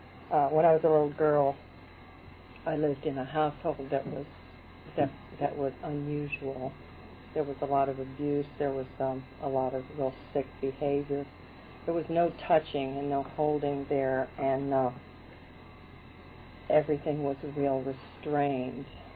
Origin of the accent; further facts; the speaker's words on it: West Coast, United States; I was raised on the West Coast, and I wandered back and forth from Indiana, Daddy's, back to the West Coast for a couple of years